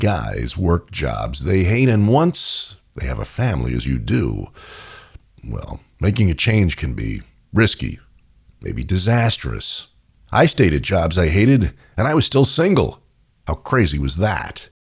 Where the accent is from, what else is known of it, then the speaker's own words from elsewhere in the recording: New York, United States; also born or lived in California; Growing up in New York, the customary outlook on life was go to college, get a steady job, even if you hate it, and do it until you retire or die, whichever came first.